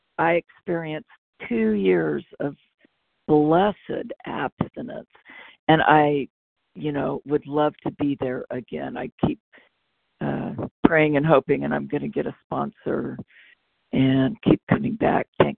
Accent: California, United States; from California.

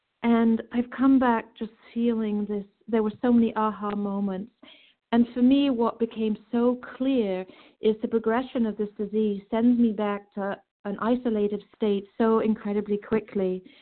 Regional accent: New Hampshire, United States; from New Hampshire in recovery.

